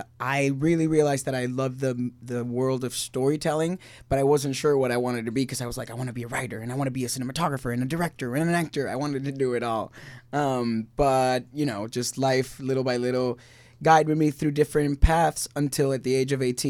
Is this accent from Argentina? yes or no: yes; Argentina; moved away as an adult; I was born and raised in Argentina, and I came out here at the age of 18 to study filmmaking, well, acting.